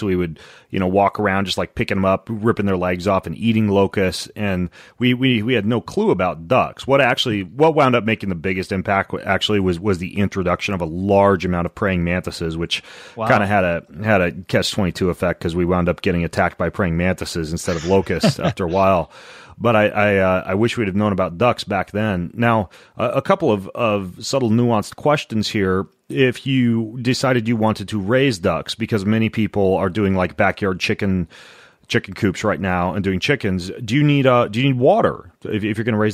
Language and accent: English; Lewiston, Idaho, United States; You know, I grew up in Lewiston, Idaho, and about every 3 to 4 years, like clockwork, we would have these giant locust infestations at our property.